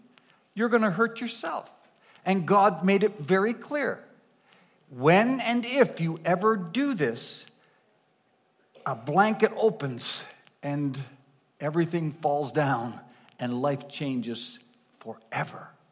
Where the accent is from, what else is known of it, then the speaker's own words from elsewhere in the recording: Nova Scotia, Canada; Now, I grew up in Nova Scotia, Annapolis Valley, apples everywhere.